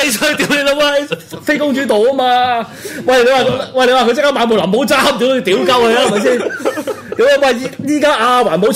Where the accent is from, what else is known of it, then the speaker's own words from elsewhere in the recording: Hong Kong; 林捻关我哋香港人做唔做到封面事噶